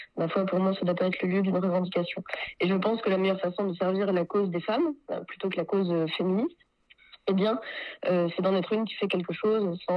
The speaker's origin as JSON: {"language": "French", "region": "Corsica", "country": "France", "said": "et puis aussi chez nous en Corse on a tendance à j'aime pas parler de susceptibilité mais j'aime parler de sens de la fierté."}